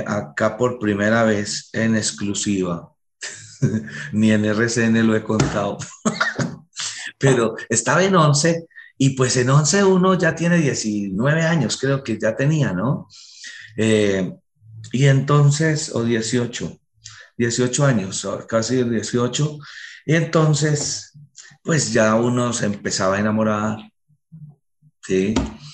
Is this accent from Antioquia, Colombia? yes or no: yes; Antioquia, Colombia; ¿De dónde es usted? Yo de Antioquia, pero soy del seminario.